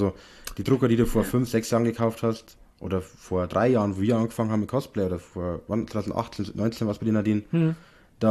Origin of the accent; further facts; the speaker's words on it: Passau, Bavaria, Germany; Es gibt in Passau einen kleinen Comicladen. Also, Passau ist meine Heimatstadt.